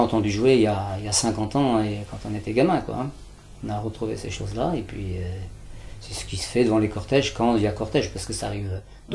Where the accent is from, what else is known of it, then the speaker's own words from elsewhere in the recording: Saint-Hilaire-des-Loges, Pays de la Loire, France; born there; Alors moi, je suis né en 35, donc j'ai 70 ans cette année, et je suis né donc là à Saint-Hilaire-des-Loges.